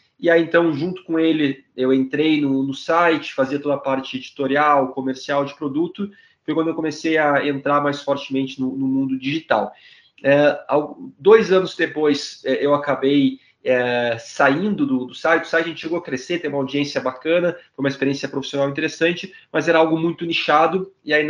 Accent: Porto Alegre, Rio Grande do Sul, Brazil; born there; also born or lived in Spain; Eu sou brasileiro, eu nasci no sul do Brasil, em Porto Alegre. Nessa experiência do tênis, acabei morando fora do Brasil, morei um tempo na Espanha.

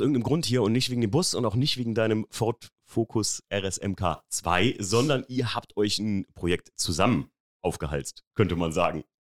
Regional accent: Rhineland-Palatinate, Germany; ich bin ja in der Mosel aufgewachsen

